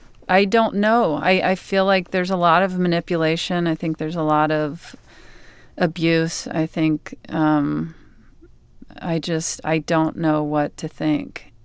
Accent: Mississippi, United States; I'd really love to get married on the beach in my hometown in Mississippi.

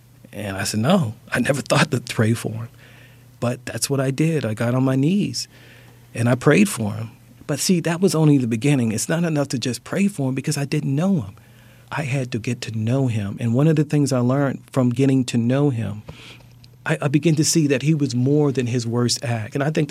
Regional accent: Baltimore, Maryland, United States; Okay, so I come from West Baltimore, and the only stories that come from West Baltimore about black people are the stories about rage and despair and anger and racism.

